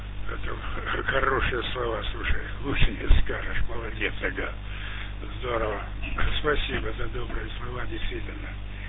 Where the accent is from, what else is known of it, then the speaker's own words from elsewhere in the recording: Southern Urals, Russia; Я сам с Южного Урала.